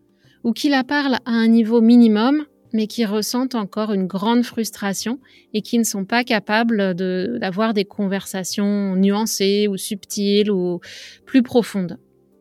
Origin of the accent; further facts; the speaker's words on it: France; moved away as an adult; now in Canada; Je suis française et pour moi, le lunch, c'est un moment privilégié